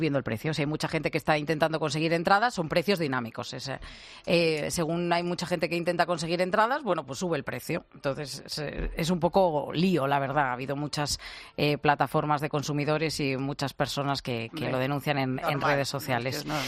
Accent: Huesca, Aragon, Spain; pienso en mi pueblo, en Huesca, han ido algunas veces artistas pues comerciales

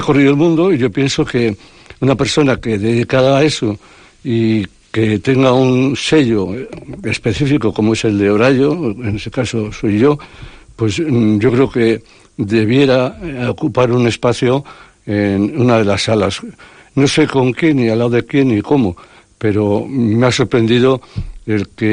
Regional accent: Santander, Cantabria, Spain; sí que soy de Santander, nacido en la Calleja Norte, en el Sardinero.

